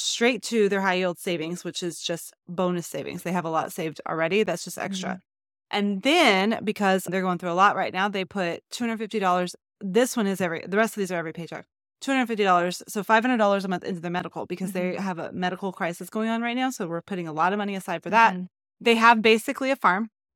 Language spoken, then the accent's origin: English; Texas, United States; my husband calls it a Texas mentality. And please don't be offended if you're from Texas, because I'm from Texas.